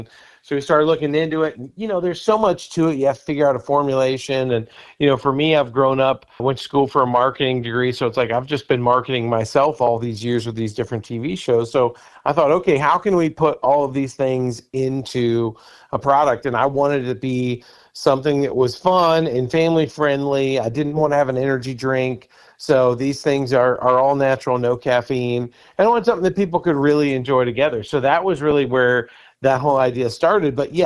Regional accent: the South, United States; We've always been a soda family growing up in the South.

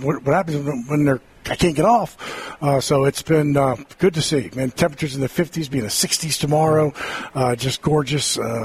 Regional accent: Virginia, United States; And I'm from Northern Virginia

